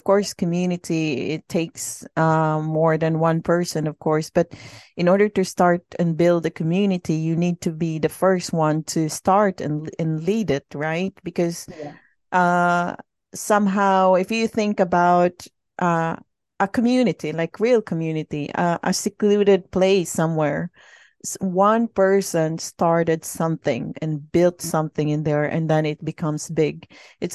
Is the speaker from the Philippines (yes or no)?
yes; Philippines; now in Sweden; I grew up in the Philippines and then I moved to Sweden